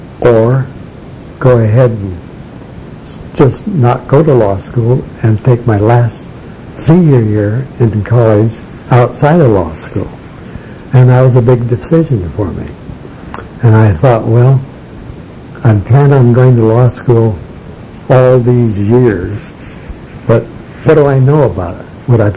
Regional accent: La Grande, Oregon, United States; So while I had a wonderful time growing up in La Grande, I was ready to graduate and move on.

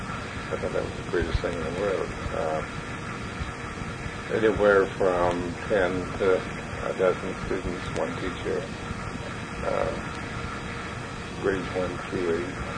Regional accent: Maine, United States; born there; I was born on Lancer, Maine.

